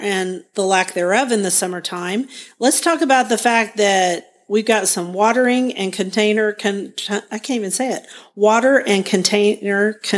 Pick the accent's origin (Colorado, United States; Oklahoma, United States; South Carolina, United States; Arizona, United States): Oklahoma, United States; Guthrie; from Guthrie, Oklahoma, where I garden on several acres out in the country.